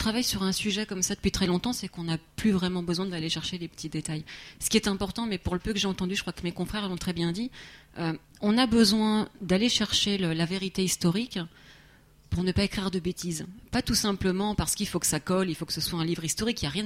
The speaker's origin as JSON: {"language": "French", "region": "northern Spain", "country": "Spain", "said": "Et surtout que je suis d'origine espagnole. Moi, je viens du nord de l'Espagne et de l'endroit où était basée la 7e Gemina"}